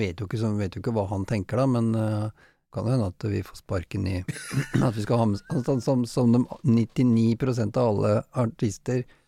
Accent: Halden, Østfold, Norway; now in Oslo, Norway; da jeg kom fra Halden, og så flyttet jeg til Oslo, begynte å jobbe mer

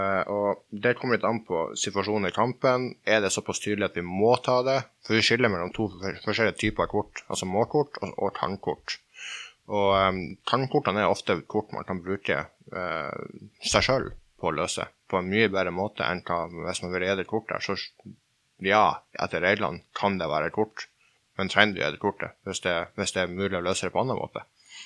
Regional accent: Northern Norway, Norway; Vi er de to fra Hålogaland

